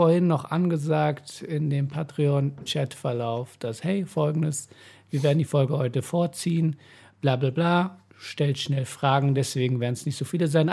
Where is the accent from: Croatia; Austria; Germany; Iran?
Iran; es ging darum, wo ich herkomme, ich meinte, ich bin Iraner